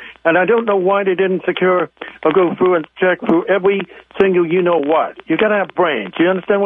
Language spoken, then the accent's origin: English; Washington, District of Columbia, United States; I forgot the name of the street to the north, because I'm from Washington, D.C. originally.